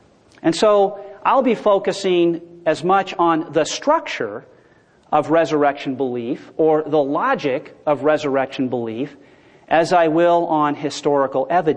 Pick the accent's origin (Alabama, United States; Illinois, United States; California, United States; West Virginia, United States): California, United States; I'm from Southern California, and if it ever got this cold, nobody would go anywhere for anything.